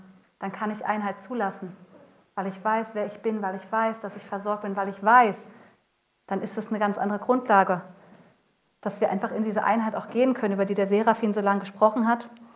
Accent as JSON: {"language": "German", "town": "Hanover", "region": "Lower Saxony", "country": "Germany", "moved": "yes", "lives_now": "Darmstadt, Germany", "said": "Ich komme eigentlich aus Hannover, bin aber mittlerweile schon seit vielleicht so 10 Jahren in Darmstadt. Ich sage mal, ich bin ein bisschen eingehässt. Ich spreche schon ein bisschen, nein, nicht hessisch, aber auch nicht darmstädterisch und nicht schwäbisch, irgendwie alles zusammen."}